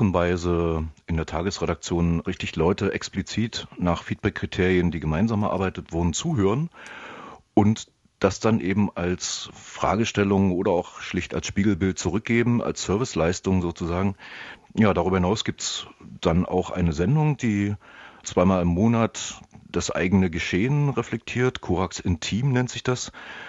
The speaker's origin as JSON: {"language": "German", "region": "East Germany", "country": "Germany", "said": "Ich komme aus der DDR, ich bin also in einer Zeit auch in Halle gewesen"}